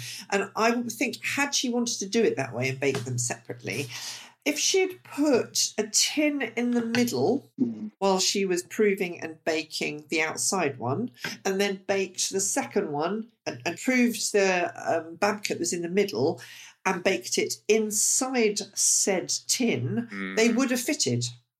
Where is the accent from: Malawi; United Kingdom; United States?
United Kingdom; So, I don't know, just take it as us British are being a little bit weird.